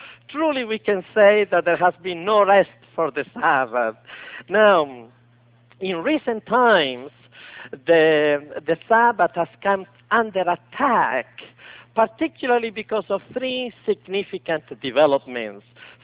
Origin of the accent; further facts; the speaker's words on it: Rome, Lazio, Italy; English is a second language; moved away as an adult; I grew up in Rome, Italy, a stone throw from the Vatican wall. And under the shadow of the Vatican, I spent the first 20 years of my life.